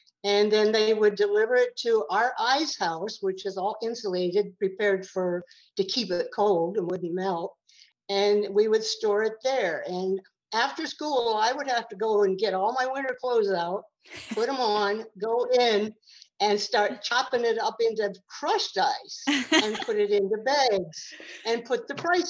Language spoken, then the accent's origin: English; Nappanee, Indiana, United States; I grew up in Northern Indiana. It was called Napanee, a small town of about 3,000.